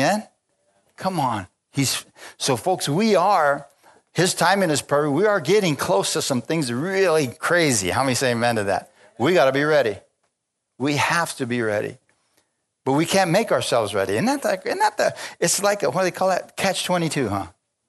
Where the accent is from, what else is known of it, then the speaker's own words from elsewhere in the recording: Bisbee, Arizona, United States; Naco, Bisbee? Yeah, Bisbee too. Naco, yeah, I'm from Bisbee.